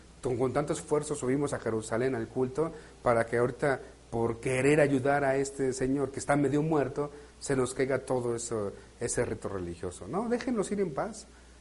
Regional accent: Mexico; yo no puedo leer la Biblia como un canadiense o como un alemán, porque no soy alemán y canadiense, soy mexicano, con todos los problemas que tenemos encima.

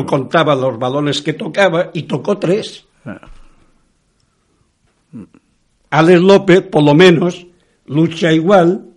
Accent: Balearic Islands, Spain; Yo como mallorquín estoy orgulloso de que un mallorquín gane el Goya.

